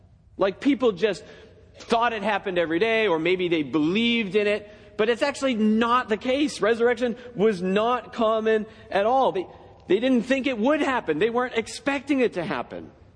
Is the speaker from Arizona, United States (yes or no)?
no; Massachusetts, United States; I grew up out in Massachusetts, and I remember going to the, believe it or not, Boston Auto Show.